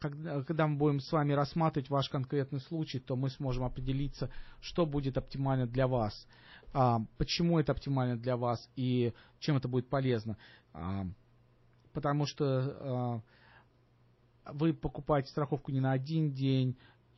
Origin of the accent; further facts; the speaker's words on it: Russia; moved away; потому что мы приехали из России, зачастую мы не понимаем разницу в страховых продуктах.